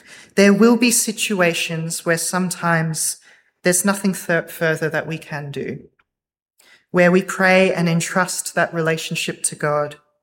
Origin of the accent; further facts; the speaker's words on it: Australia; Growing up in Australia